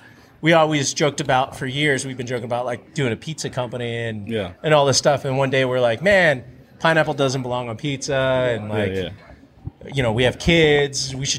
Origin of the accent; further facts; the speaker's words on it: Hawaii, United States; I grew up in Hawaii, so for me, any kind of island flavors, any kind of Caribbean flavors, things like that, that's what we gravitate to.